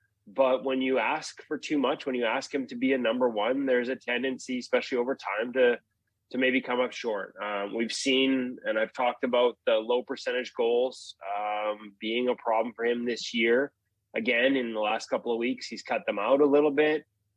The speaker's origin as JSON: {"language": "English", "country": "Canada", "said": "as a Canadian"}